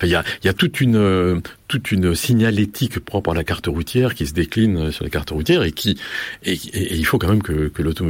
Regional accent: South-West France, France; Or, moi je suis du Sud-Ouest, et mon tropisme n'est pas du tout vers la Méditerranée

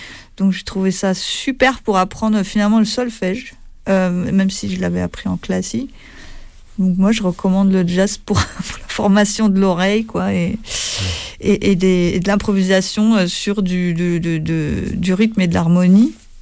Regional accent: Turckheim, Grand Est, France; also born or lived in Colmar; Ouais, je suis née à Colmar. Ah ouais. J'ai grandi dans un vignoble qui s'appelle Turckheim, dans la vallée de Münster.

